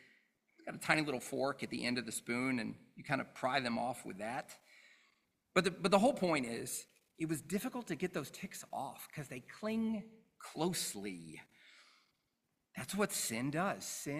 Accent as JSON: {"language": "English", "region": "the South", "country": "United States", "tie": "born or raised there", "said": "I grew up in the South, back in the South now"}